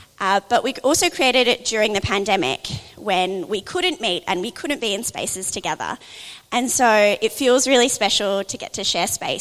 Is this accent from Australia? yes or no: yes; Australia; I am Iranian Australian.